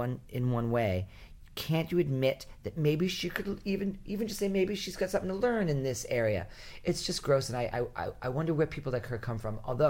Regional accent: Cranston, Rhode Island, United States; From Cranston, Rhode Island.

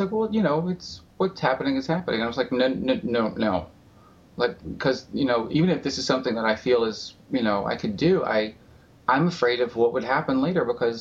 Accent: the South, United States; because as a Southerner, I want some people to have something to talk about.

